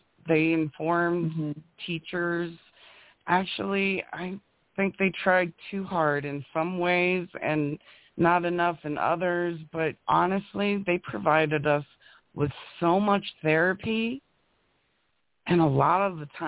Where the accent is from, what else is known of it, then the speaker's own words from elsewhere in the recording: Copley, Ohio, United States; Well, I grew up in Copley, Ohio, and honestly, it was a really great place to grow up, very diverse.